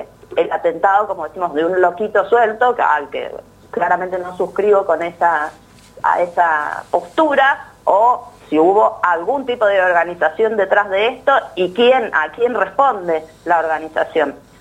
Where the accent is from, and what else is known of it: Argentina